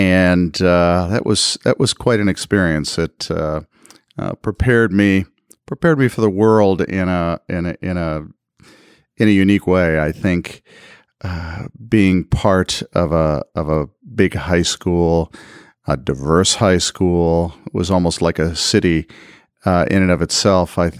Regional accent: Indianapolis, Indiana, United States; Well, first of all, Robert, thank you for having me.

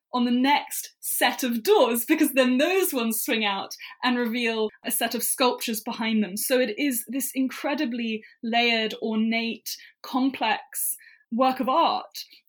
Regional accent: England, United Kingdom; Yeah, I'm English, so we use meters and centimeters, but yeah.

